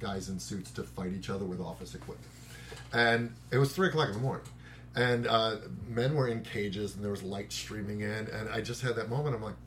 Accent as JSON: {"language": "English", "town": "Chicago", "region": "Illinois", "country": "United States", "tie": "born or raised there", "said": "It's my hometown."}